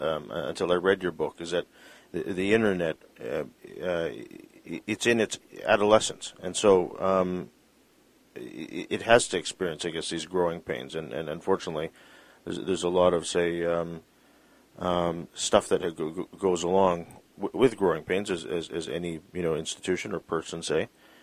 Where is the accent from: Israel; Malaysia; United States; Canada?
Canada; I could say that as a Canadian, yeah.